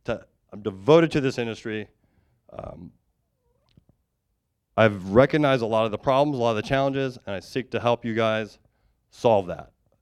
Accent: Iowa, United States; I'm born and raised in Iowa. It's a good place to grow up and be from.

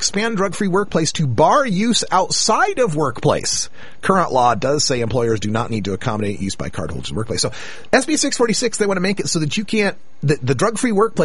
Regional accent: Idaho, United States; You know, my home state of Idaho, it's against the law to be under the influence of marijuana in public.

